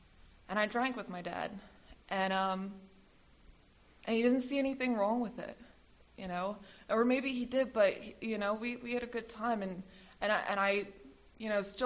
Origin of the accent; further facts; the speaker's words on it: Philadelphia, Pennsylvania, United States; And teenager growing up in Philly at that time, I'm into all kinds of stuff, you know.